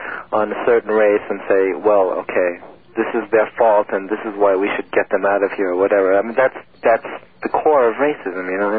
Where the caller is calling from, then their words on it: Setauket, New York, United States; I'm calling from Setauket.